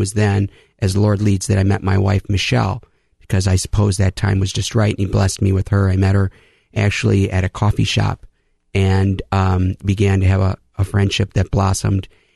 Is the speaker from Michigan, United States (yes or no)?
no; Euclid, Ohio, United States; But I grew up in Euclid, Ohio.